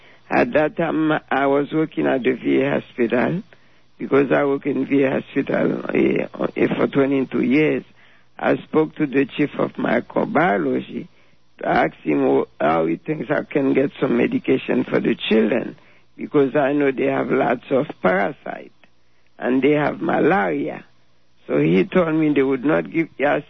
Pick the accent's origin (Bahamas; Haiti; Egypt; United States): Haiti; Las Caobas, Centre; I'm from Las Caobas. It's a small town, about 40 miles from Port-au-Prince, but it takes about 3 hours to get there due to the condition of the road.